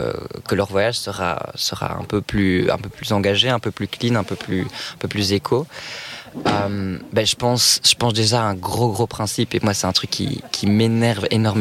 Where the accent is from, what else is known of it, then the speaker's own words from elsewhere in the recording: Belgium; Je suis assez fier de dire que je suis belge et je suis assez fier de représenter mon pays à l'étranger